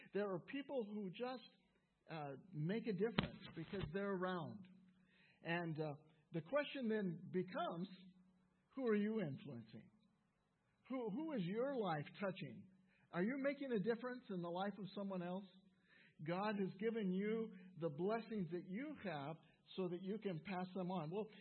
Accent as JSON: {"language": "English", "region": "California", "country": "United States", "said": "that one time I was back in my home state of California"}